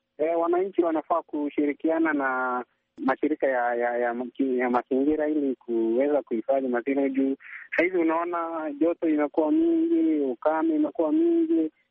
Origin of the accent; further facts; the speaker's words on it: Ilamaragin, Baringo County, Kenya; natoka sehemu ya Ilamaragin, county ya Baringo.